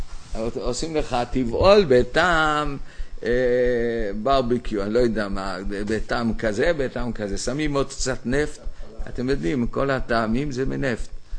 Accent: Jerusalem, Jerusalem District, Israel; אנחנו גדלנו כאן בירושלים

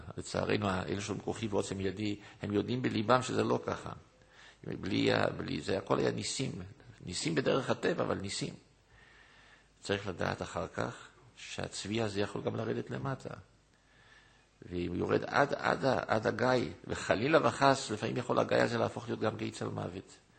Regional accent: Jerusalem, Jerusalem District, Israel; כשהייתי נער בירושלים, אני יליד ירושלים.

